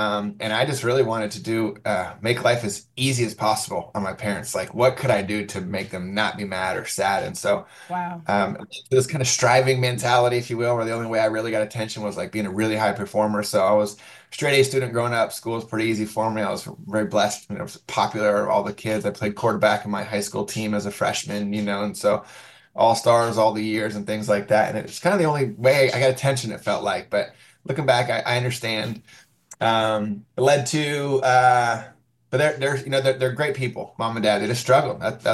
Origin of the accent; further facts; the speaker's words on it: Crystal River, Florida, United States; I grew up in Crystal River. It's a small town in Florida on the West Coast. It's actually home of the manatees, so a lot of springs and manatees in there.